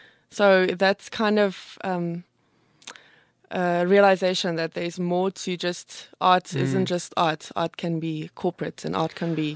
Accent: Standerton, Mpumalanga, South Africa; A small little town, Standerton.

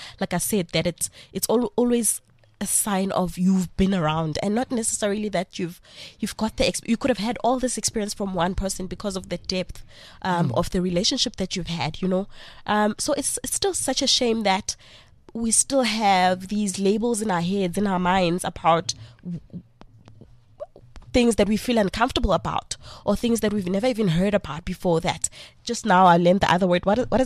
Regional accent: Vosloorus, Gauteng, South Africa; In a township called Vosloorus.

